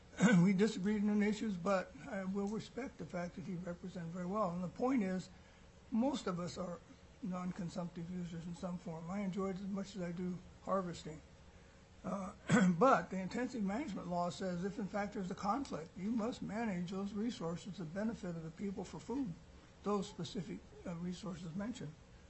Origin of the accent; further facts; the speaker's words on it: Craig, Alaska, United States; now in Juneau, United States; I'm resident of Juneau, lifelong resident of Alaska. I grew up in Craig.